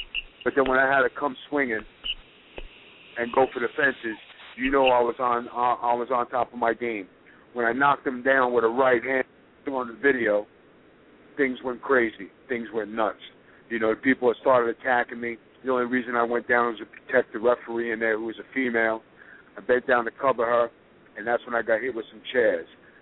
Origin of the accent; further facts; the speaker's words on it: Staten Island, New York, United States; I told them, I'm from Staten Island, New York.